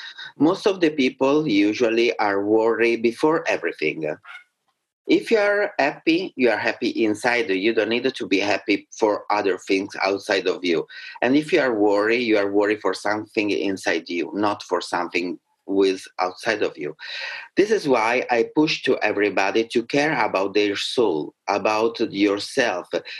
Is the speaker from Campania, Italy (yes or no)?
no; Marche, Italy; English is a second language; And with my husband, I have created fundraising with GoFundMe for my hometown region, is Marche. It's a very poor region because it's full of story, is the place which was birthed the Renaissance.